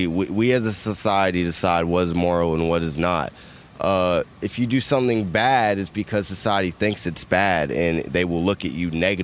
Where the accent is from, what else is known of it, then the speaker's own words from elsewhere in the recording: United States; I was growing up in America and murdering people is wrong.